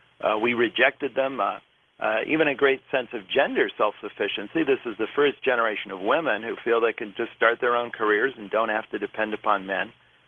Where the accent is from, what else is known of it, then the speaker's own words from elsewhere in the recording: California, United States; I grew up in California then